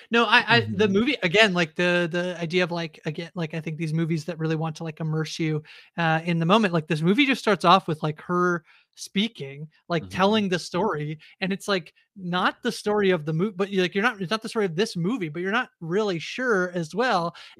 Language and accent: English; Liverpool, North West England, United Kingdom; Yes, I'm from Liverpool